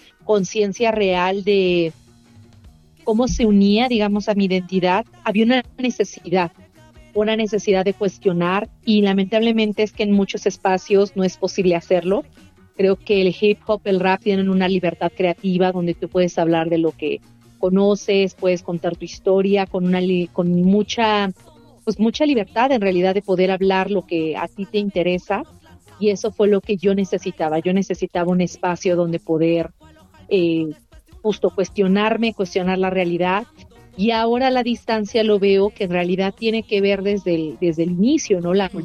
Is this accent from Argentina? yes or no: no; Oaxaca, Mexico; una mujer zapoteca, creciendo en la ciudad, creciendo en la periferia de Oaxaca